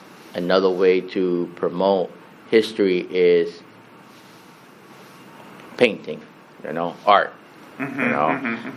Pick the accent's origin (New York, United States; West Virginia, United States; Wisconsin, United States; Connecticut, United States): Connecticut, United States; Hartford; I was born and raised in Hartford. Soy Puerto Riqueño, familia Puerto Riqueña.